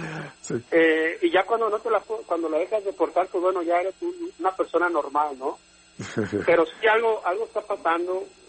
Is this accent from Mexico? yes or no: yes; Mexico; así somos los mexicanos, la realidad